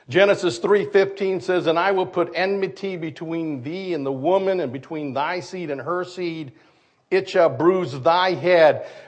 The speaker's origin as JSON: {"language": "English", "region": "Michigan", "country": "United States", "said": "\"I'm from Michigan, where are you from?\""}